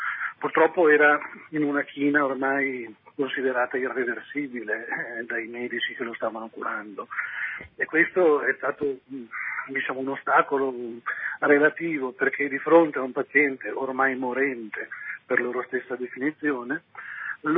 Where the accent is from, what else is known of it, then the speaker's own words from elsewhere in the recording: Bergamo, Lombardy, Italy; noi siamo di Bergamo